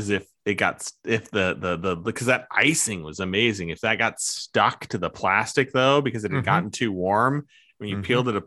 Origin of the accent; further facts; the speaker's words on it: Omaha, Nebraska, United States; I mean, and you and me, you know, I'm from Omaha originally.